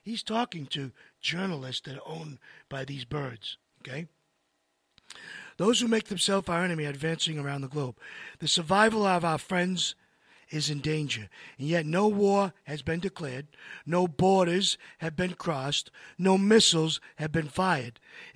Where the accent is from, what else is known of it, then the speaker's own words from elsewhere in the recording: Massachusetts, United States; born there; I was born in Massachusetts, okay? I could talk like Kennedy.